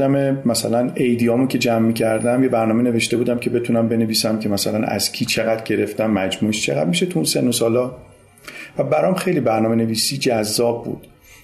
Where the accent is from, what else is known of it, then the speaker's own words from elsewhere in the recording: Tehran, Tehran Province, Iran; born there; 14 مرداد 57 و متولد تهرانم، ساکن تهرانم